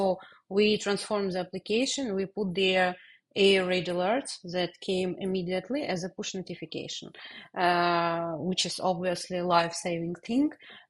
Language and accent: English; Kyiv, Ukraine; I was born in Kyiv and I lived here for all my life.